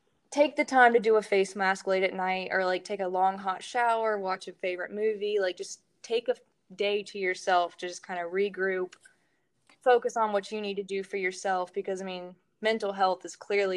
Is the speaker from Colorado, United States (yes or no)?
no; Raleigh, North Carolina, United States; I've always loved the beach, you know, and I'm actually from Raleigh, so it's a quick 2 hour drive on 40